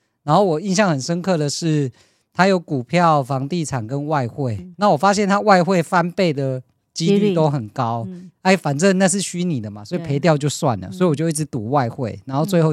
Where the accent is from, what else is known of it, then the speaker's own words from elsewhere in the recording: Tainan, Taiwan; 就是我20年前我高二升高三的那个暑假，我是台南人，所以我从我们高中同学就一起来台北